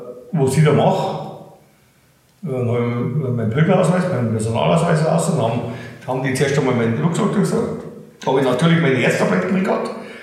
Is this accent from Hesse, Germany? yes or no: no; Bavaria, Germany; Naja gut, ich bin Oberpfälzer.